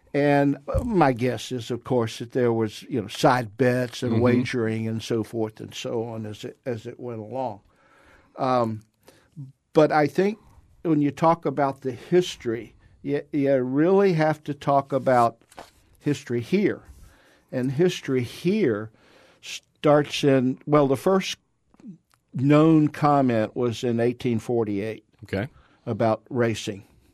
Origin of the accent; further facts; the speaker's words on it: Jacksonville, Florida, United States; Yeah, I grew up in Jacksonville, and the Kennel Club there